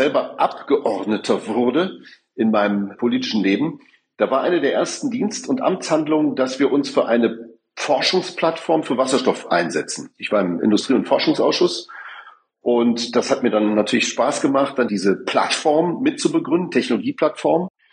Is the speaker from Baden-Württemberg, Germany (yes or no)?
no; Duisburg, North Rhine-Westphalia, Germany; born there; now in Saarland, Germany; geboren in Duisburg. Heute bin ich ein Wahlsaarländer, der aber natürlich sehr viel Zeit auch im Ausland, vor allem in Brüssel, verbringt